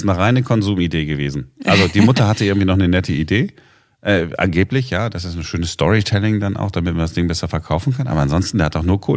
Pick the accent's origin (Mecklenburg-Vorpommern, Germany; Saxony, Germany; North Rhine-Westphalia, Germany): North Rhine-Westphalia, Germany; Duisburg; Wie man bei uns in Duisburg früher gesagt hat, wegen die armen Kinder gebet jetzt den Kranz.